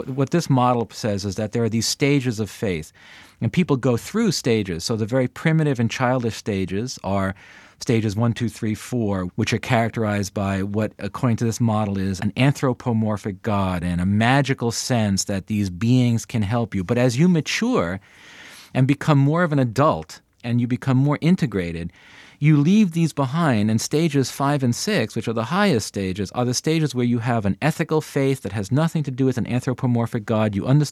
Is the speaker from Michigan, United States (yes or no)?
no; Bronx, New York, United States; And my parents were very, very concerned about me going into Brooklyn, which we're all from the Bronx.